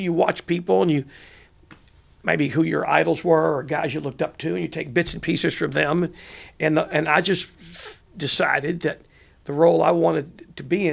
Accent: Hempstead, Texas, United States; When I was growing up in Hempstead, Texas, which is about 50 miles northwest of here, I'd sit in the back of my dad's clothing store and pretend to be a sportscaster.

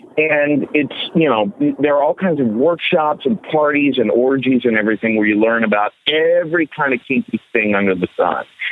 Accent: Cincinnati, Ohio, United States; I grew up in Cincinnati, Ohio, where it's like, this is a town that has a violently anti-sexual attitude.

